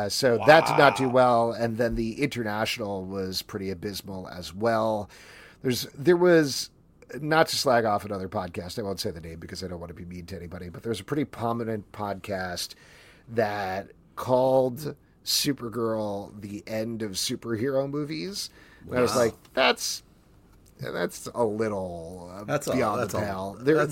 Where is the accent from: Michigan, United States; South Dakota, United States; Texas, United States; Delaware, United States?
South Dakota, United States; Deadwood; I grew up in Deadwood. I don't know if you guys are familiar.